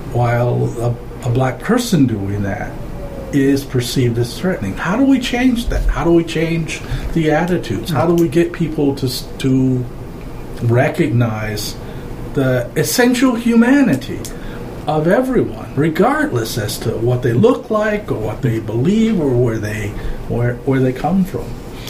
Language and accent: English; Chicago, Illinois, United States; Growing up in Chicago, Chicago's a fascinating city. Every immigrant group in the country is right there.